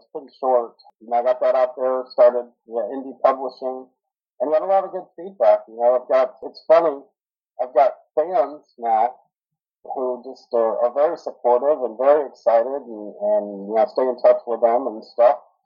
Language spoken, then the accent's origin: English; Texas, United States; I grew up in Texas, and I've lived in Florida since 2000, so I'm familiar with those two areas.